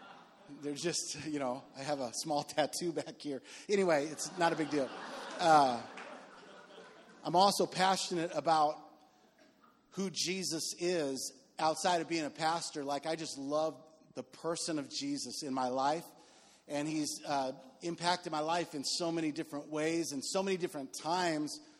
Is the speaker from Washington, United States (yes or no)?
yes; Washington, United States; The ones you're eating, where are you from? I said, you know, Washington State.